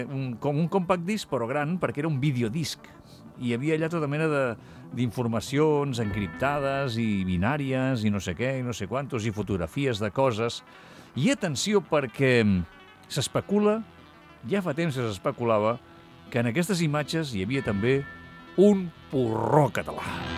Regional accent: Catalonia, Spain; Camino més erguit, què vols que et digui? Ets, soc català!

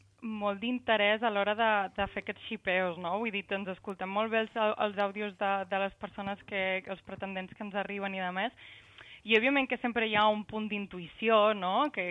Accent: Igualada, Catalonia, Spain; som veïnes d'Igualada, ella vivia el primer i jo el sisè

